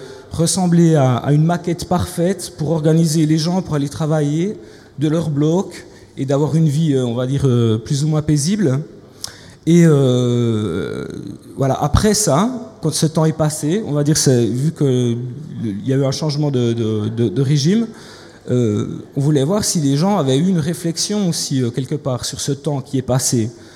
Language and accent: French; Switzerland; moi je viens pas de la Pologne mais de la Suisse